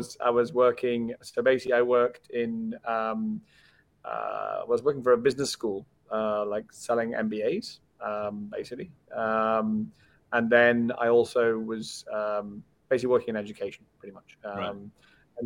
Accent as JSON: {"language": "English", "country": "United Kingdom", "moved": "yes", "lives_now": "Hong Kong", "said": "No, I'm British. I lived in Edinburgh before I came to Hong Kong. So I came here 13 years ago"}